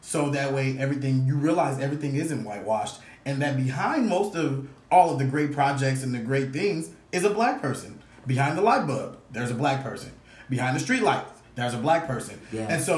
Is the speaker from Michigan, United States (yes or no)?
no; California, United States; now in Virginia, United States; So, one thing is, I'm from California, and living in Virginia